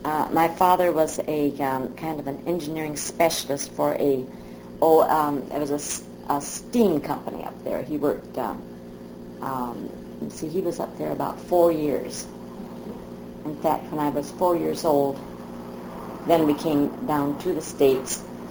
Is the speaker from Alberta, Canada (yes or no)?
yes; Alberta, Canada; born there; I was born in Alberta, Canada. And I was born in 1913.